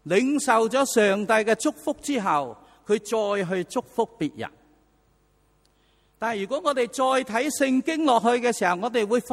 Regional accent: Fujian, China; now in Hong Kong; 其中一位就是在60年代当我从福建来到香港的时候，当时呢我和妈妈是偷渡来的

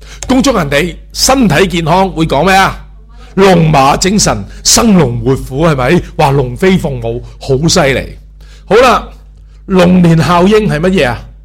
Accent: China; 我哋中国人被称为咩传人啦、啊、龙的传人

